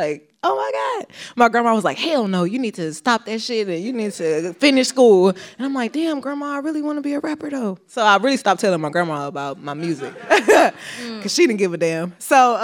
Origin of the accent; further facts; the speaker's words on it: Houston, Texas, United States; Growing up in Houston, that's like the culture.